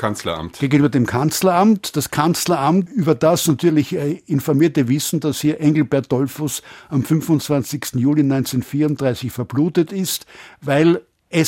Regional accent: Austria; Was immer wir sind, Deutsche sind wir nicht, trotz meines westfälischen ist gleich deutschen, aber katholischen Großvaters.

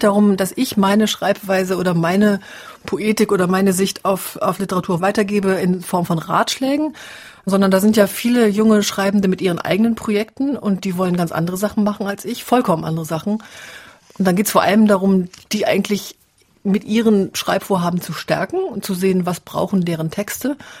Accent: Cologne, North Rhine-Westphalia, Germany; now in Freiburg, Germany; Inzwischen würde ich, glaube ich, das Wort Heimat reservieren für den Kindheitsort. Also das ist in meinem Fall ein hässlicher Kölner Vorort

